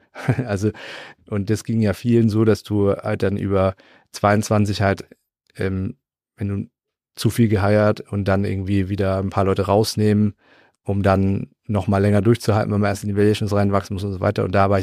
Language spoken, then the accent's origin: German; Swabia, Germany; Ich komme aus Schwaben. Was soll ich sagen?